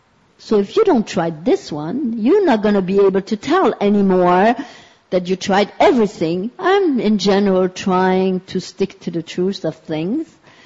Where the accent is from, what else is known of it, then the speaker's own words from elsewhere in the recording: Berlin, Germany; And here I was in the backyard of my hometown in Berlin, in the temple.